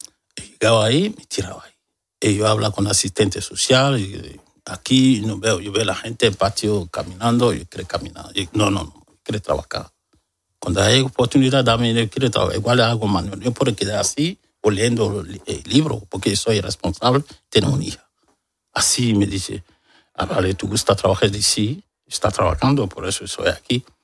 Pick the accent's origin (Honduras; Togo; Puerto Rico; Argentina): Togo; Spanish is a second language; also born or lived in Germany; now in Spain; Yo soy de Togo.